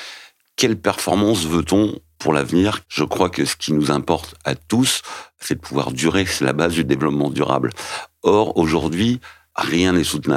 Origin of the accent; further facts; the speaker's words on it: Quimper, Brittany, France; born there; moi je suis né à Quimper dans le Finistère